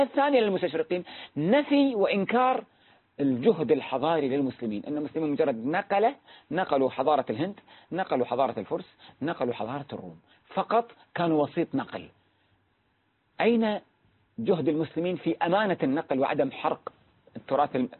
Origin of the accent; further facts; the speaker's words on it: Kuwait; يروح عندنا بالكويت